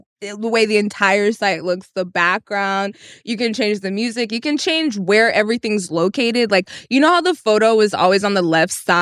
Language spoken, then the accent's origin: English; Texas, United States; And I'm from Texas.